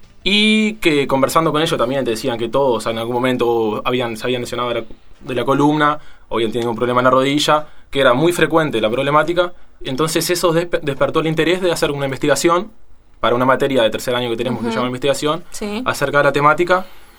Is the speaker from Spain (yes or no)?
no; Juanico, Canelones, Uruguay; yo soy de Juanico, una zona que es suburbana